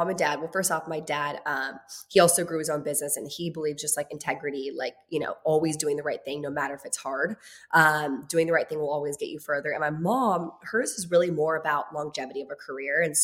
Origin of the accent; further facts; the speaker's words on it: Virginia, United States; now in Los Angeles, United States; I was like, I'm in Los Angeles. I'm from Virginia. So I'm in LA. This is my dream.